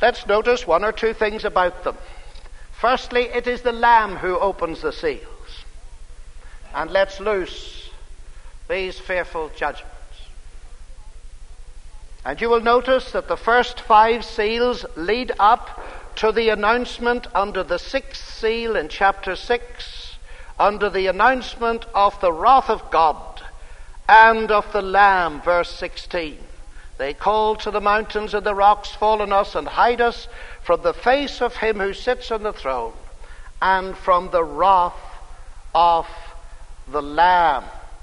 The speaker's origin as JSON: {"language": "English", "region": "Northern Ireland", "country": "United Kingdom", "tie": "born or raised there", "said": "And in my home country of Northern Ireland, the same kind of religious philosophy has wreaked a sad and sorry havoc."}